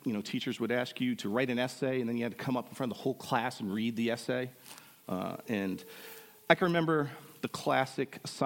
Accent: New Jersey, United States; And growing up in New Jersey, of course, taking over a family business could be quite lucrative

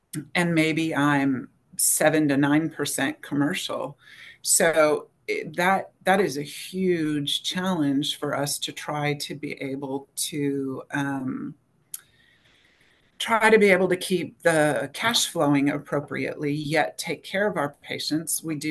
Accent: Chicago, Illinois, United States; now in Texas, United States; H-E-B is the greatest grocery store in the country, and I grew up outside Chicago, so they have everything.

